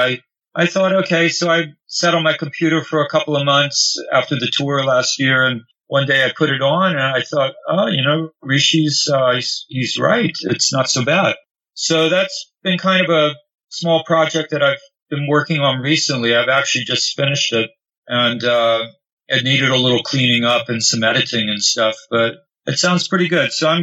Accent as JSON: {"language": "English", "country": "United States", "said": "I'm American, but I must have an Italian past life"}